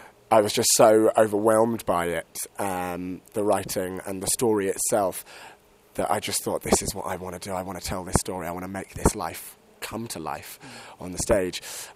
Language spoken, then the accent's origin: English; England, United Kingdom; I mean, I'm English myself